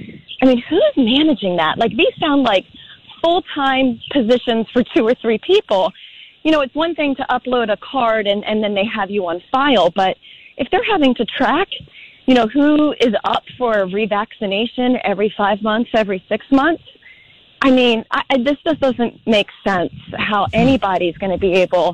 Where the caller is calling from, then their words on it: Shelbyville, United States; Shelbyville.